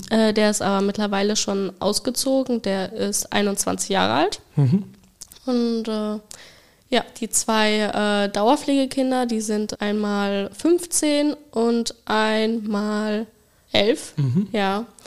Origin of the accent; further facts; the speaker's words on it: North Rhine-Westphalia, Germany; komme aus der Nähe von Aachen, gehe momentan noch zur Schule und mache jetzt demnächst im Sommer mein FSJ.